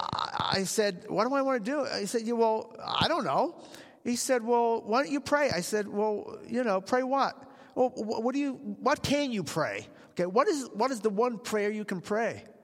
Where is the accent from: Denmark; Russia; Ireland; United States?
Ireland; So anyway, I'm Irish. What can I tell you?